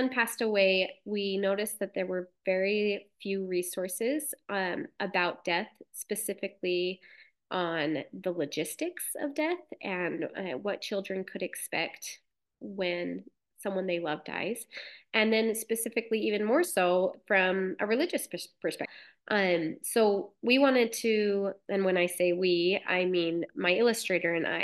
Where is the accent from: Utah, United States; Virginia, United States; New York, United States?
Utah, United States; Logan; So Logan is my hometown and it still has my heart. I love Cache Valley so much.